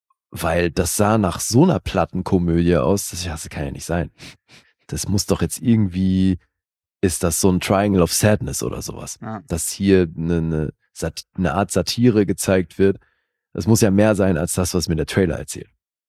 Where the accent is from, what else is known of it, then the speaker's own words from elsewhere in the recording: Bern, Switzerland; Also die haben hier in meiner Heimat gedreht, Kanton Bern in der Schweiz.